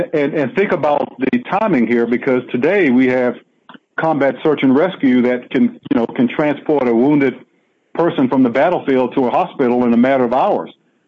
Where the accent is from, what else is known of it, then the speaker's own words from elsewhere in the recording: Washington, District of Columbia, United States; because growing up in Southeast D.C., I didn't consider it fortunate at the time